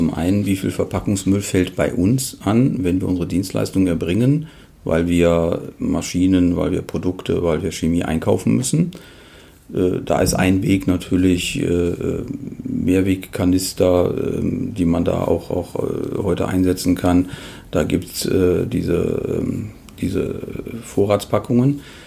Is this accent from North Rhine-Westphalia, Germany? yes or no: yes; Leverkusen, North Rhine-Westphalia, Germany; Ich komme aus Leverkusen. Ich bin ein Kind des Bayerwerkes.